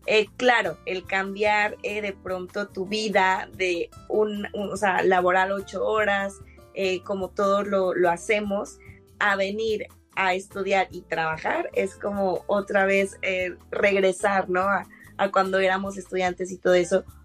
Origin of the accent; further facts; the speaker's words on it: Mexico; moved away as an adult; now in Ireland; yo soy mexicana, ya en 13 días, para ser exactos, cumplo un año acá.